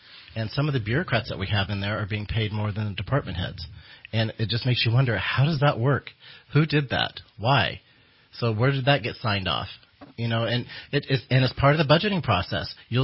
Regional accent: McArthur, California, United States; And I was raised in MacArthur, so I have strong roots there.

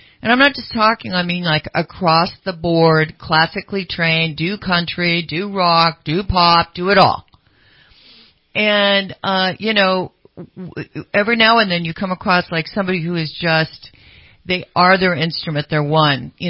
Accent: Placerville, California, United States; growing up in Placer County and living outside of Placerville as a kid, first through fifth grade

